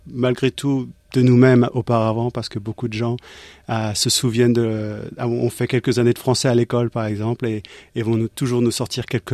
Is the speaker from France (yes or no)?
yes; Brittany, France; Moi, je suis de Bretagne. Donc tout ce qui est soupe de poisson, fruits de mer, tout ça, j'adore.